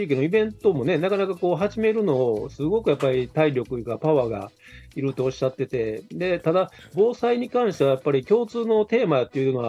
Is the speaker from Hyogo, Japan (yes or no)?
yes; Nishinomiya, Hyogo, Japan; でもよう考えたら結構地元西宮にそういう経験をこう伝えていく機会が作れてなかったなということに気づきまして